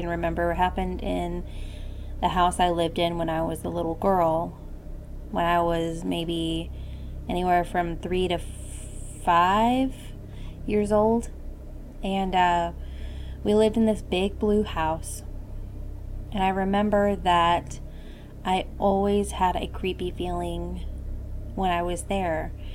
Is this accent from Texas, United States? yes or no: yes; Dallas, Texas, United States; I am from Dallas, Texas.